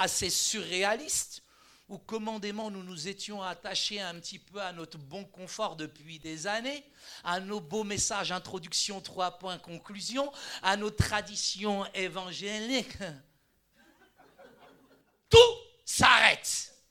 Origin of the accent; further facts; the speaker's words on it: Morocco; Et moi, je suis marocain, j'ai gardé ma culture.